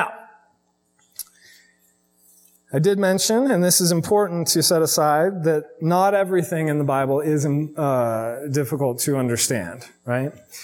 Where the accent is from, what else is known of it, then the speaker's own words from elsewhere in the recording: Arizona, United States; I mean, I grew up in Arizona, but I've never had anything like this, right?